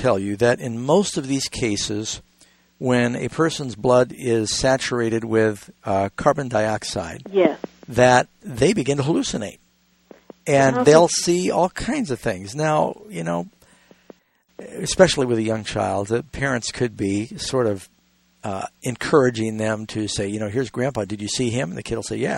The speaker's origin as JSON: {"language": "English", "town": "New York City", "region": "New York", "country": "United States", "tie": "born or raised there", "said": "Maybe that's because I grew up in New York City, but don't believe everything."}